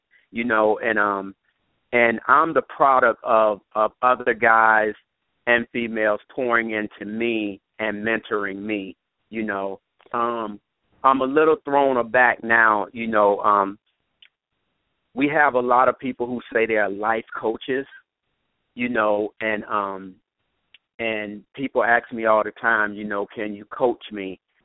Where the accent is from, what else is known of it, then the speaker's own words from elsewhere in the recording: Philadelphia, Pennsylvania, United States; also born or lived in Augusta, Georgia; I was born in Augusta, Georgia, never lived there. I was raised in Philadelphia and went to, excelled in high school in sports and academics